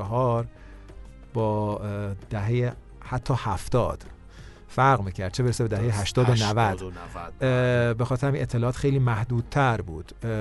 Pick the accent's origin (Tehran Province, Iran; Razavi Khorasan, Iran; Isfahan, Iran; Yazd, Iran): Tehran Province, Iran; Tehran; born there; تهران به دنیا اومدم.